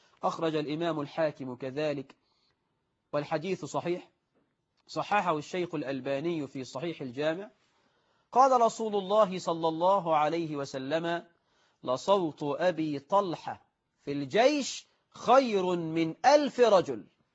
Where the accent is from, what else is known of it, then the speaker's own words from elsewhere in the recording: Egypt; فاللهم اجعل بلدنا مصر آمنة مطمئنة